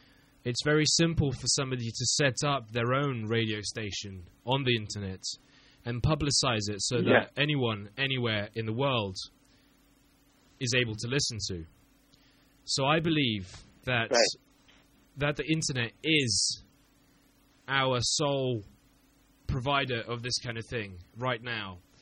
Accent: Bosnia & Herzegovina; Basically, I mean, I grew up in Bosnia, and there was quite a lot of conflict

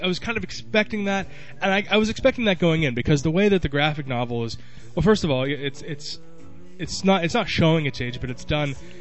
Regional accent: United Kingdom; I'm British. I know how to queue.

